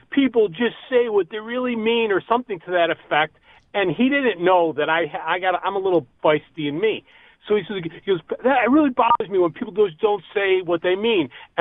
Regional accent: Rochester, New York, United States; also born or lived in Buffalo; I moved from Buffalo to Rochester in 1976, and with it. I went to high school in Rochester

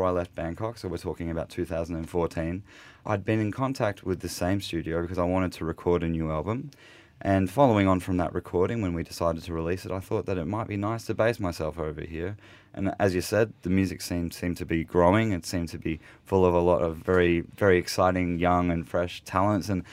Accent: Australia; I'm from Australia, and I had toured a bit in Australia.

